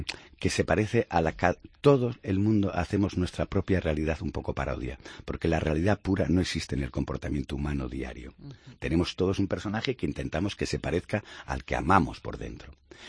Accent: Riaño, Castile and León, Spain; terminar un domingo en Riaño, en mi pueblo

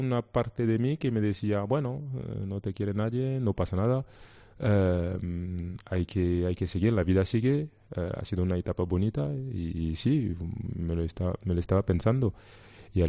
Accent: Paris, Île-de-France, France; Mi familia es de ahí. Yo me crecí en París y obviamente París siempre estará en mi corazón por la infancia y todo lo que he vivido ahí.

